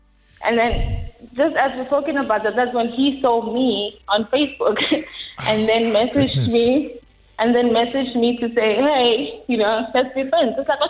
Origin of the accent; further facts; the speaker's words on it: Rustenburg, North West, South Africa; now in Pretoria, South Africa; Originally, we're from Rustenburg, but we now stay in Pretoria East together.